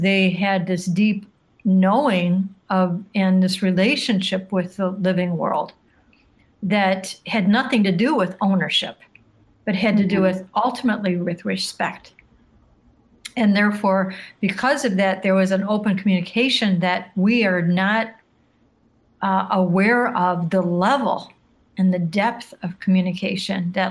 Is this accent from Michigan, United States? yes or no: yes; Michigan, United States; and since I'm from Michigan, you know, there's a lot of, we don't even realize how much of our rivers, our roads, our cities are named after indigenous words.